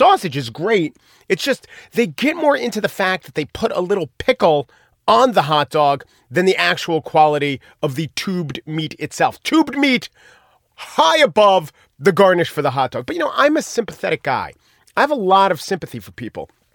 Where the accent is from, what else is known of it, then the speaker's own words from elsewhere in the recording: New York City, New York, United States; As a New Yorker, I'm no better. I was just raised in a different environment with, caniches and better cuisine.